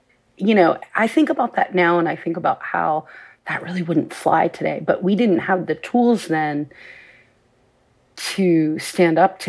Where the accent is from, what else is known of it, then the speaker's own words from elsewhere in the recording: Jacksonville, Florida, United States; I grew up in Jacksonville, Florida, moved away for many, many years, and moved back recently.